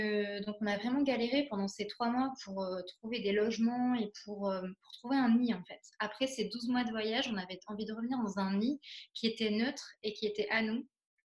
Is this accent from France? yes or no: yes; France; quand on rentre en France, ce qui est censé être la maison